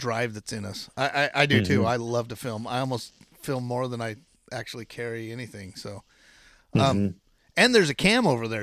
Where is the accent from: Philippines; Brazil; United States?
United States; Chiloquin, Oregon; I grew up in Chiloquin, Oregon, and I grew up, with just miles of playground behind me. And then I had to move over. I moved over in the Rogue Valley and didn't have that anymore.